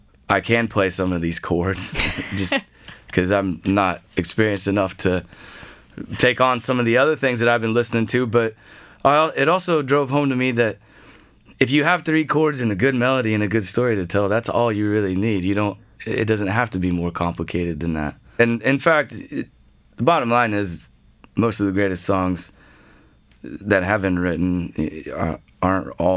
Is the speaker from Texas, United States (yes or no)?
yes; Brady, Texas, United States; moved away; I think once I did leave Brady, which was my hometown, and got to expand my horizons a little bit